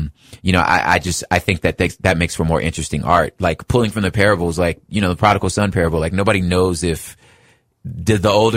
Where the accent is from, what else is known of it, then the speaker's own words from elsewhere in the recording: Toronto, Ontario, Canada; but I'm from Toronto and Toronto put me on.